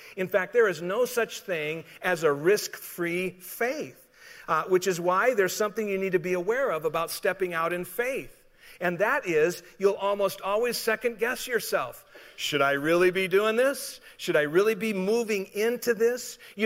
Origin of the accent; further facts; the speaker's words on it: Colorado, United States; I grew up in Colorado where the Continental Divide is, and that means it's where all the rivers start.